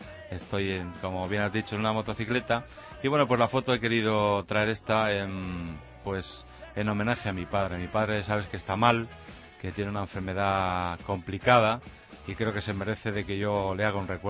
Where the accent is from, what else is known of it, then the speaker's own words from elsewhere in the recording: Humanes de Madrid, Community of Madrid, Spain; Date cuenta que nací en Humanes. Humanes era un pueblo muy pequeño donde, bueno, pues hace pues 45 años pues era un pueblo, pues pueblo.